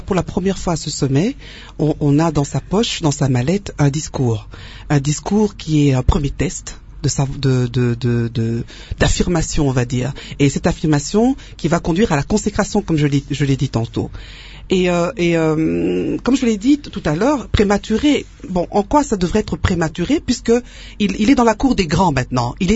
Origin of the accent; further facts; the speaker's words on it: DR Congo; chez nous au Congo